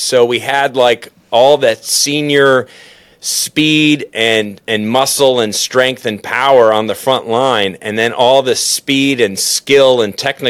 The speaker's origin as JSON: {"language": "English", "town": "Danbury", "region": "Connecticut", "country": "United States", "tie": "born there", "said": "I was born there. I was born in Danbury."}